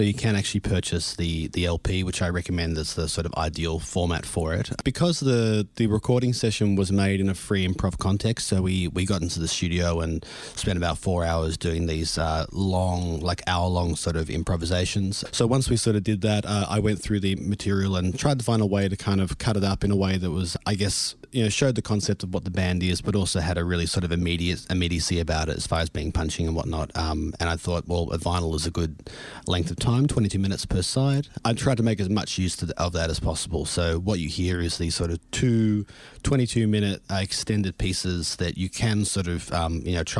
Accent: Canberra, Australian Capital Territory, Australia; also born or lived in Berlin / Melbourne; I'm originally from Canberra, before I went to Berlin, obviously I was in Canberra studying

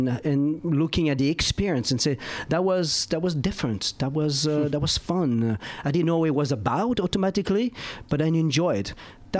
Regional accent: Paris, Texas, United States; I'll tell you, I'm from Paris, Texas. I'm not from Paris, France.

